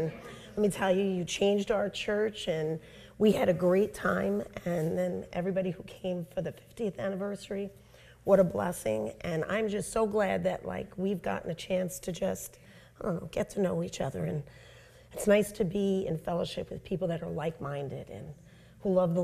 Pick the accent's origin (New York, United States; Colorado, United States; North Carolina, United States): New York, United States; Staten Island; We're from Staten Island.